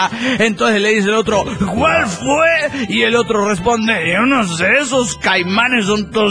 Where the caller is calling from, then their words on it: Puerto Ordaz, Bolívar, Venezuela; de Puerto Ordaz, Venezuela.